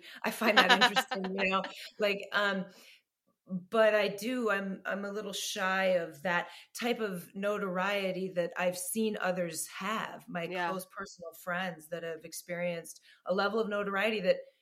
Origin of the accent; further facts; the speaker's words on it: United States; being an American tourist with my tennis shoes and my Columbia rain jacket and looking at all the museums